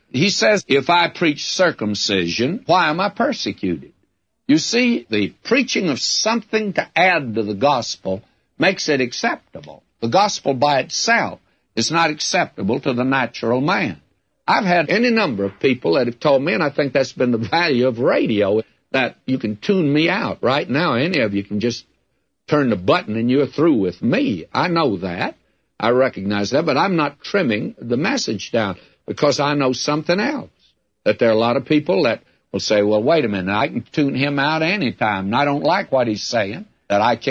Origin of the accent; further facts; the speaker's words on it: the South, United States; born or raised there